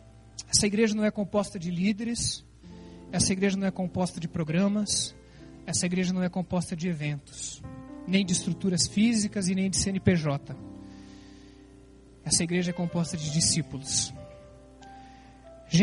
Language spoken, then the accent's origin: Portuguese; Curitiba, Paraná, Brazil; mas eu vim para cá com 3 anos. Então eu não conheço Maringá, eu só fui buscar minha esposa lá 11 anos. Mas eu não conheço, eu sou curitibano, curitiboca.